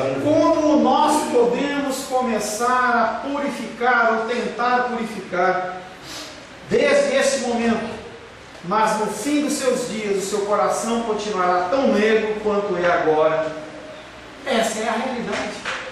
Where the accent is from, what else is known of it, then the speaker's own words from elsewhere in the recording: Brazil; problema do Brasil não são os políticos corruptos, não é a medicina, não é a educação, mas é porque nós, como brasileiros, nós somos corruptos.